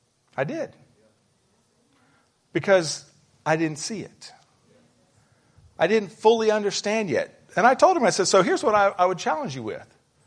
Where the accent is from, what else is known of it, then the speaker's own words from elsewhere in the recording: Louisiana, United States; I'm from Louisiana, so we're going to go for this, just for this example, with yellow and gold.